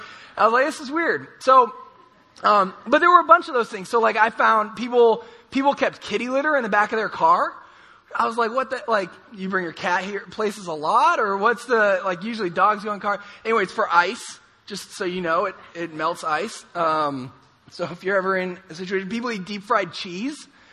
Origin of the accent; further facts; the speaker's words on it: San Mateo, California, United States; moved away as an adult; also born or lived in Madison / Chicago; And so I actually grew up in San Mateo, so I'm from the Bay Area, but then I went to college at UC Davis, so go Aggs, and then I moved to the Midwest.